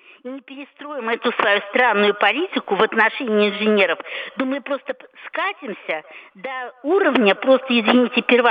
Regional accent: Moscow, Russia; я из Москвы

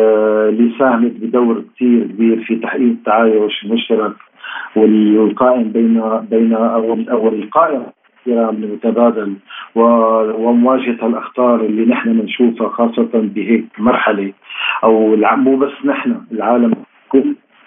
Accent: Syria; هذا يدل على علاقتنا كسوريين

